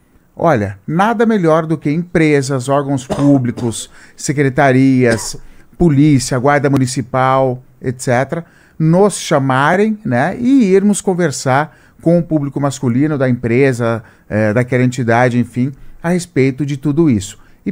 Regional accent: Campinas, São Paulo, Brazil; quando eu era adolescente, né, lá em Campinas, interior de São Paulo

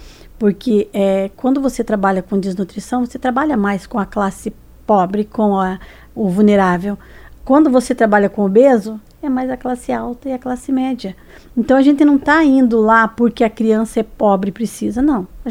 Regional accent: Laranjeiras do Sul, Paraná, Brazil; Eu vim de Laranjeiras do Sul, uma cidade pequenininha, né? E mudei para cá

